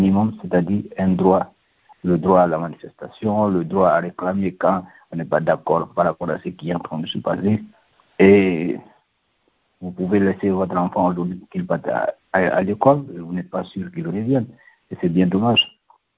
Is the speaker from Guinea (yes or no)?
yes; Guinea; moved away as an adult; Je suis sorti de la Guinée depuis Je crois le 3 décembre 2022, donc ça fait plus d'un an que je suis hors de la Guinée maintenant.